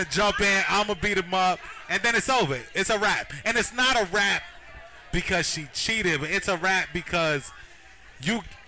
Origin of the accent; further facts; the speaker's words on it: Coney Island, New York, United States; I'm from Coney Island. I don't cry. You heard 31st Street.